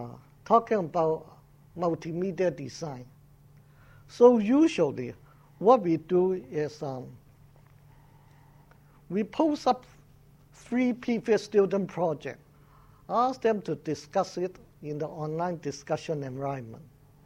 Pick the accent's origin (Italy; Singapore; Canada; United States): Singapore; I'm from Singapore